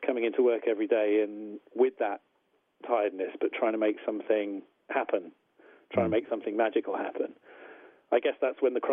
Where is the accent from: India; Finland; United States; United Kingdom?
United Kingdom; Honestly, when you're on a film like this, you're as a British puppeteer, you're essentially background talent.